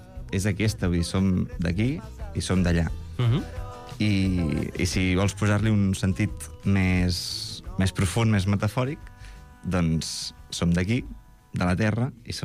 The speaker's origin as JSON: {"language": "Catalan", "region": "Catalonia", "country": "Spain", "tie": "born or raised there", "said": "la meva família és de Menorca, però jo personalment he crescut a Catalunya. Llavors, a casa meva seguim les tradicions d'allà, parlem menorquí, però culturalment doncs, em sento català."}